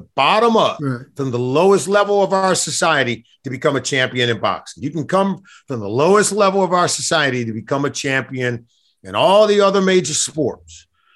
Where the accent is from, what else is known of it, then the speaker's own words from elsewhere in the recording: Compton, California, United States; And look, I grew up in Compton.